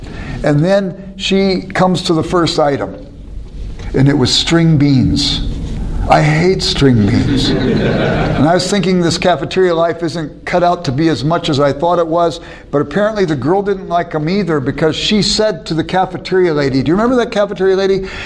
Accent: Los Angeles, California, United States; I grew up very poor in South Central Los Angeles, a real rough part of Los Angeles.

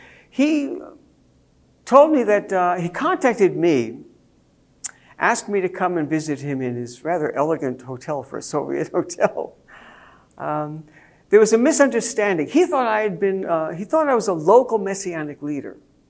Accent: New York City, New York, United States; I mentioned … I grew up in New York City.

